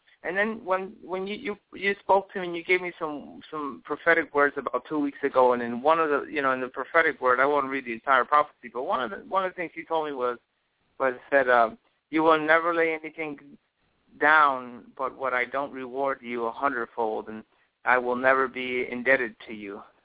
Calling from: New York, United States; I'm calling you from the East Coast, from New York.

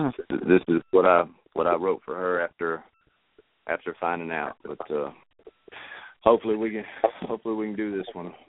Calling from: Arkansas, United States; calling from Arkansas.

